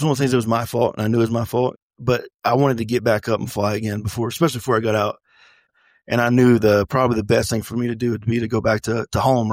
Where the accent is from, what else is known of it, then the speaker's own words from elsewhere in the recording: North Carolina, United States; Like I grew up around the Eastern Band of Cherokee Nation, and there were certain terminologies that a lot of Native Americans use